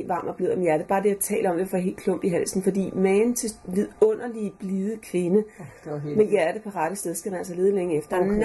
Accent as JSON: {"language": "Danish", "region": "Florida", "country": "United States", "said": "når jeg kommer mine høje hæle fra Sydflorida."}